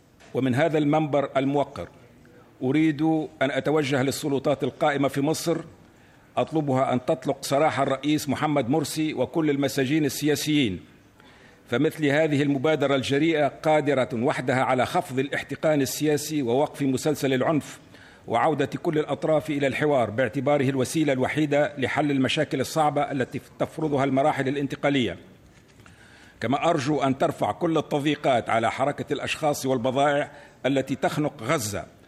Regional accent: Tunisia; من بلدي تونس

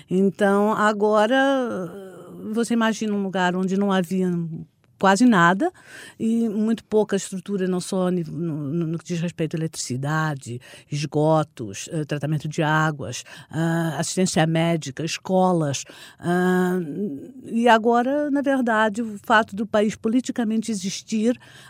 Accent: Portugal; also born or lived in Brazil; Eu sou predominantemente brasileira. Na verdade, eu nasci no Brasil, mas eu fui educada em Portugal.

